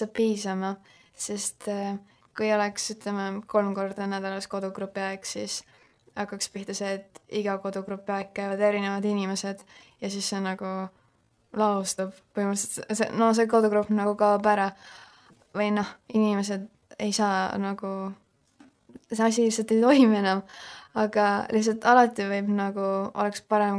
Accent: Saku, Harju County, Estonia; Ja kuna ma ise olen pärit Sakus, siis ma mõtlesin, et seda võiks Sakus teha.

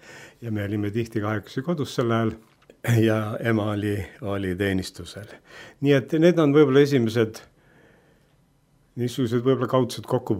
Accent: Tallinn, Harju County, Estonia; born there; Ma olen sündinud Tallinnas 45. aastal. Ja minu õnn ja rõõm on olnud see, et ma olen sündinud usklikusse kodusse.

